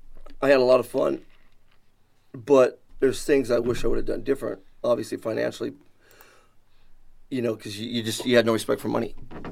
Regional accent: Montana, United States; And so they took me in when they knew I was from Montana, where I was from.

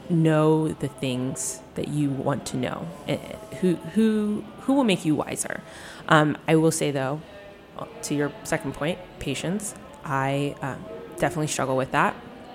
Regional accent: United States; Being an American is it's a thing. Mm-hmm. I mean, people can spot you.

